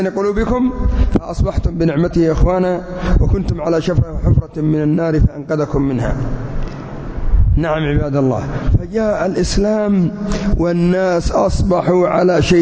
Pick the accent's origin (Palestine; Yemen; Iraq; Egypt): Yemen; خرجوا على أولياء أمورهم، سواء عندنا في اليمن أو في كثير من البلدان